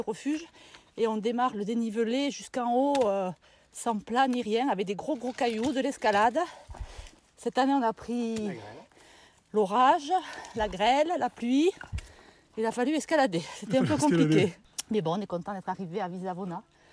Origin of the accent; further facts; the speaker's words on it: Pau, Nouvelle-Aquitaine, France; On fait de la montagne dans les Pyrénées, et puisqu'on est de Pau.